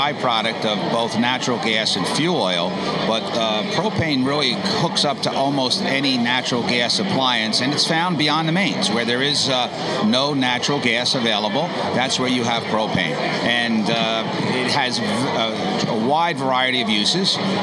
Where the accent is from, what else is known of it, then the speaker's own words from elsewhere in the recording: Mount Vernon, New York, United States; born there; so my roots really go back to Mount Vernon. He was born in Mount Vernon. I was born in Mount Vernon